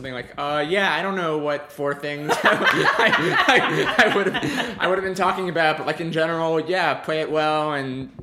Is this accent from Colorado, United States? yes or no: no; Providence, Rhode Island, United States; Moved around a bunch, but Rhode Island, Providence, is kind of home for me, especially high school.